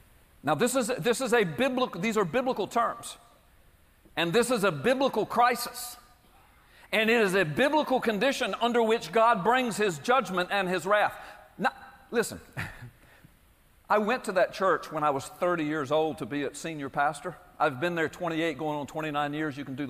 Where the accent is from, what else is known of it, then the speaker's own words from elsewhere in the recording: United States; I'm a Christian, I'm a citizen, I'm an American, I'm a taxpayer, I'm a patriot